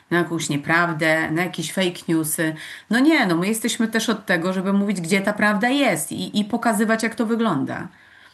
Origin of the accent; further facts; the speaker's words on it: Podlaskie Voivodeship, Poland; Jesteśmy, proszę Państwa, szczęściarzami, że jesteśmy z Podlasia.